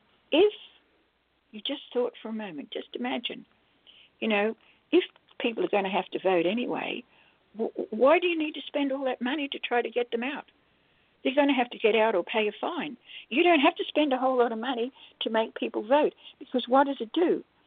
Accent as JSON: {"language": "English", "country": "Australia", "lives_now": "United States", "said": "I'm Australian, and in Australia, voting is compulsory."}